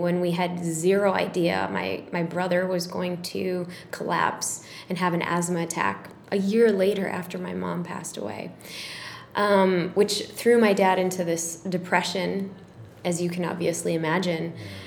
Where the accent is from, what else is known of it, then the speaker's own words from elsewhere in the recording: Chicago, Illinois, United States; I was born and raised in Chicago. I was city girl.